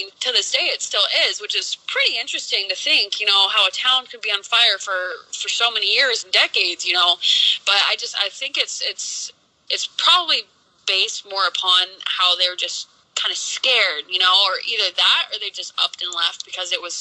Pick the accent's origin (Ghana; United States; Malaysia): United States; Oceanside, California; I am from Oceanside, California.